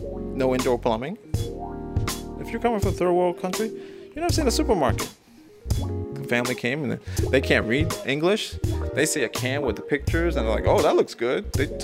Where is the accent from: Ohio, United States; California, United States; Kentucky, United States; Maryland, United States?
Maryland, United States; Because I grew up in Maryland.